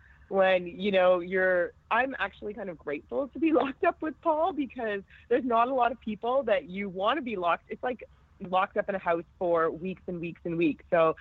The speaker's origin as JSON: {"language": "English", "town": "Toronto", "region": "Ontario", "country": "Canada", "tie": "born or raised there", "said": "So I love that people got to kind of see a little bit of my hometown. And so I was planning on taking a whole group of people back for Toronto"}